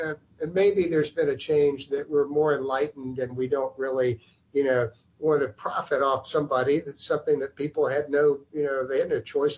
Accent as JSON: {"language": "English", "region": "the South", "country": "United States", "tie": "born or raised there", "lives_now": "Michigan, United States", "said": "Yeah, I was. And I really lived here my whole life. My Michigan residence has come on later because my wife's family is from the Upper Peninsula in Michigan."}